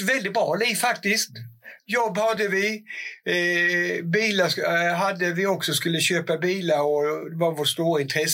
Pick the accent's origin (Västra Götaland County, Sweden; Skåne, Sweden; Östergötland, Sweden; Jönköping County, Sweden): Jönköping County, Sweden; Bredöj; now in Värnamo, Sweden; jag är ju uppväxt i Bredöj och bott nästan på det mesta utav mitt liv egentligen.